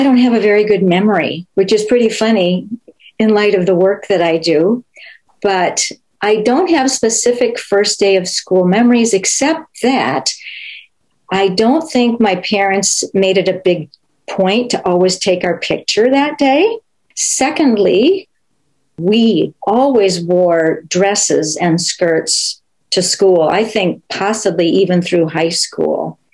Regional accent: Arcade, New York, United States; And that little town is called Arcade, New York. And that is what I consider my hometown. We moved there in the summer after I turned 6 years old.

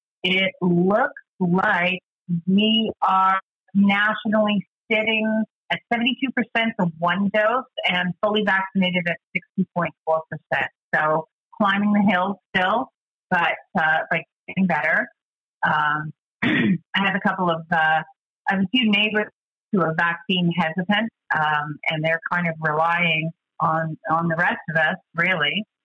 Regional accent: Canada; Yes, I'm a Canadian.

